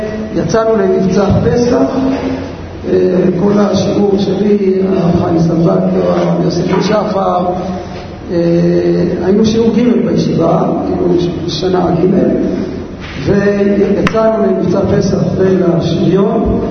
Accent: Netanya, Central District, Israel; בעיקרון גדלתי בנערותי בנתניה, גמרתי את יבא נתניה בתשעים כבזי, שנת מלחמת ששת הימים.

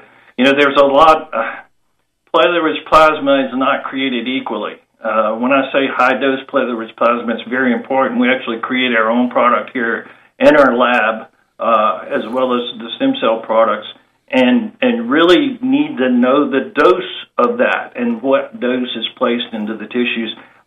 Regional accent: Baton Rouge, Louisiana, United States; So, born and raised in Baton Rouge, Bromar High School, Louisiana Tech undergrad, LSU Medical Center in New Orleans.

